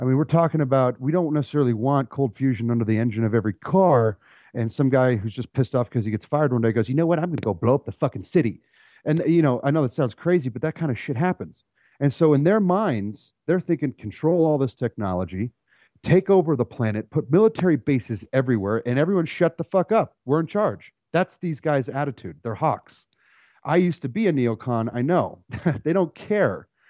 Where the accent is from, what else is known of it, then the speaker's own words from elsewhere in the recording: United States; I come from America. We don't take people's homes.